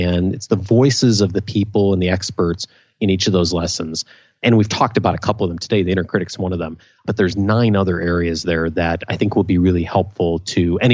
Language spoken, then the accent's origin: English; Naperville, Illinois, United States; When I grew up in Naperville, a suburb of Chicago.